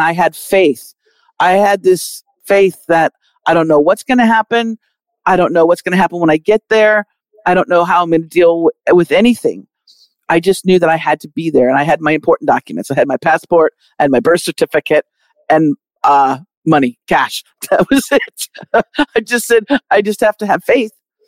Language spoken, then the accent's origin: English; United States; accent: American; now in Australia; I feel as Aussie as, you know, my wife always says, you know, she's like, you're getting an Aussie accent. Now don't lose your American accent.